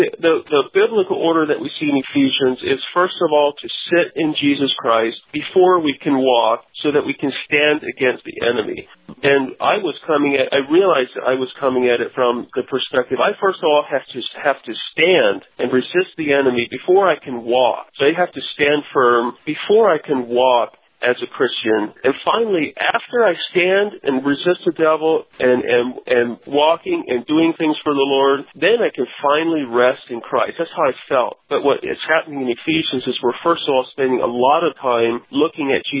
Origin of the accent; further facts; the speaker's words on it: Abbotsford, Wisconsin, United States; I'm from Abbotsford, Wisconsin. We had snow just a week ago.